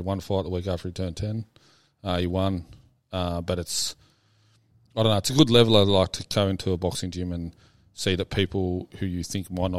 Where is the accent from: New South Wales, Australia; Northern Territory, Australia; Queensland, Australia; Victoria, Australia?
New South Wales, Australia; Matcham; also born or lived in Avoca Beach; I lived there from born there and lived there till I was 17. Small place called Matcham and then Avoca Beach near Terrigal.